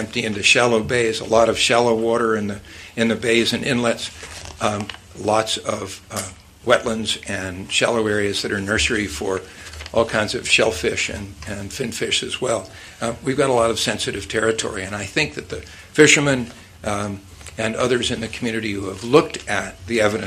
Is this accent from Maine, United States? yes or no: yes; Harpswell, Maine, United States; I represent the five towns in District 24, Harpswell, which is my hometown, Brunswick, Freeport, North Yarmouth, and Pownall.